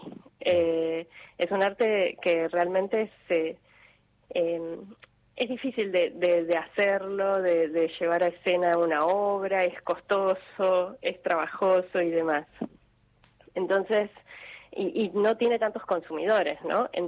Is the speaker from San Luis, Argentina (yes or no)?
yes; San Luis, Argentina; decidí estudiar la carrera de artes en la Facultad de Filosofía y Letras de la UBA, mudándome también, ¿no?, porque yo soy de San Luis.